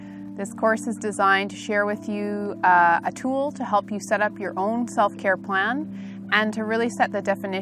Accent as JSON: {"language": "English", "country": "Canada", "said": "I'm originally from Canada and we met in New Zealand."}